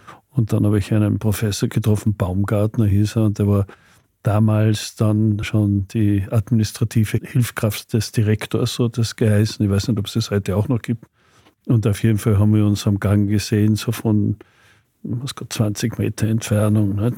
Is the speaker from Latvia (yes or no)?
no; Tyrol, Austria; Und ich als Tiroler